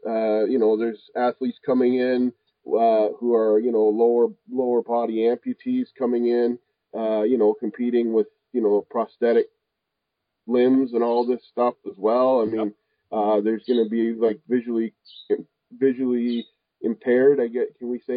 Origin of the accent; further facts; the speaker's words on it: Canada; Anyway, especially if I'm from Canada too, eh?